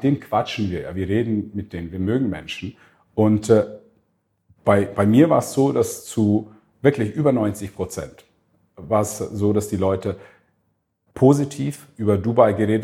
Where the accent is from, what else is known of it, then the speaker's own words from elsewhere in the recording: Switzerland; now in United Arab Emirates; Ich komme aus der Schweiz, bei uns muss alles auch geregelt sein.